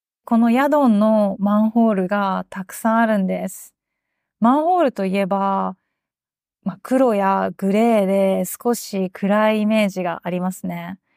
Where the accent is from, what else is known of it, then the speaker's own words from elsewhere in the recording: Kagawa, Japan; 私の地元は四国の香川県というところにあります。そこはうどんが有名です。